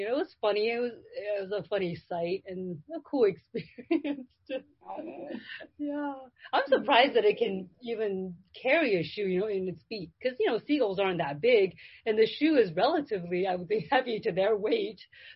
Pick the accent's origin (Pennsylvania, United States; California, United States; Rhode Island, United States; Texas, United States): Rhode Island, United States; I'm in Georgia now. I grew up in Rhode Island, so there's this one moment actually that I wanted to share.